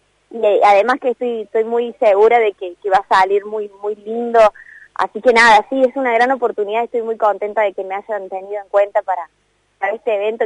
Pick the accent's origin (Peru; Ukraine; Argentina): Argentina